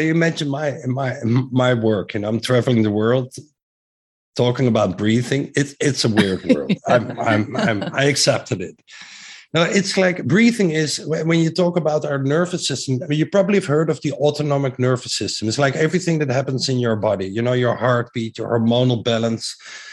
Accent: Netherlands; accent: Dutch; English is a second language; I live in Amsterdam, as you may have heard my accent, very Dutch accent.

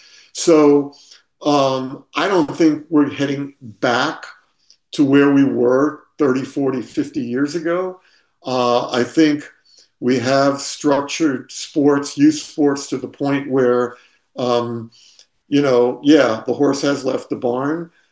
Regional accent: Staten Island, New York, United States; I played organized sports growing up in Staten Island, which is why the book takes place in Staten Island.

